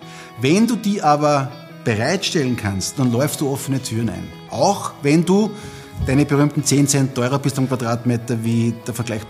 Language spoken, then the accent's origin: German; Enns, Upper Austria, Austria; bin Österreicher hier, gleich aus der Umgebung, aus der ältesten Stadt Österreichs.